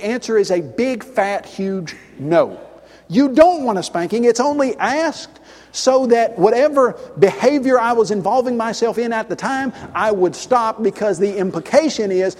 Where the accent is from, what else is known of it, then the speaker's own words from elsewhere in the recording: Columbia, Tennessee, United States; There was a congregation close to my hometown, Columbia, Tennessee